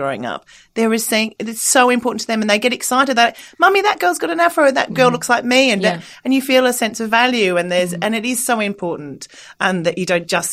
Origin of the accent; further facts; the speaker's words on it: Australia; some of my best friends are Australian. I'm Australian. My family are Australians.